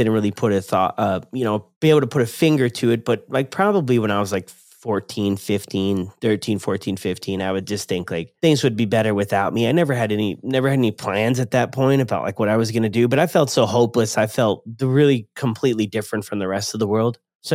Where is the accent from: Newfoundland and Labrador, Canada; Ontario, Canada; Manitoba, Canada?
Ontario, Canada; born there; I was born in Canada. I was born here in Ontario. Actually, same town I live in now.